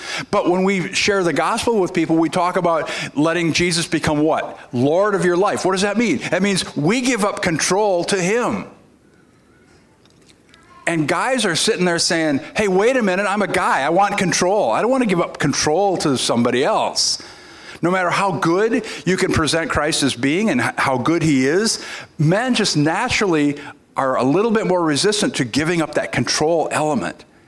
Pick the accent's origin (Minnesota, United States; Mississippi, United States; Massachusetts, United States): Minnesota, United States; Now, see, I know all about this because I'm from Minnesota.